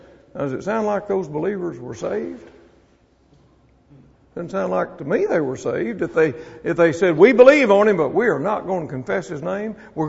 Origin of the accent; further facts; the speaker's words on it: Mississippi, United States; I told you I was from Mississippi. We have a redneck club there.